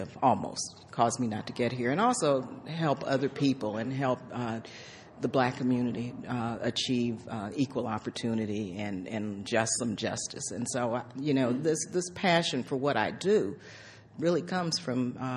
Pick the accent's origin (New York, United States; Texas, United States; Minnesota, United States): Texas, United States; El Paso; born there; I was born in El Paso, Texas, segregated El Paso, Texas, where 2% of the population is Black.